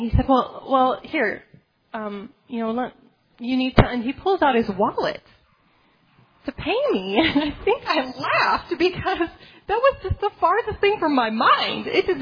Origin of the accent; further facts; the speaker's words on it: United States; And I said, I'm American.